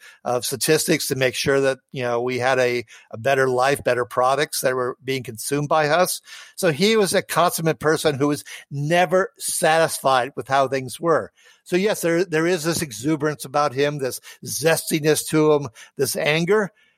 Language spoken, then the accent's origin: English; North Dakota, United States; born there; He also mm-hmm. spent some time in my home state. I was born in North Dakota.